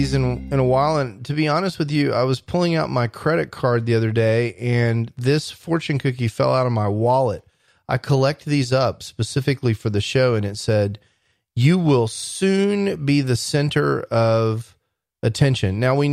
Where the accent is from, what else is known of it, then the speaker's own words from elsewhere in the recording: Dallas, Texas, United States; I'm your host from Dallas, Texas